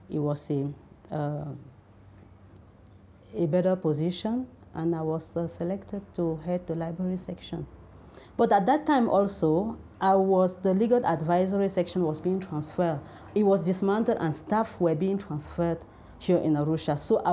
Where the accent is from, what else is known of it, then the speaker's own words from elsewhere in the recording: Cameroon; I'm from Cameroon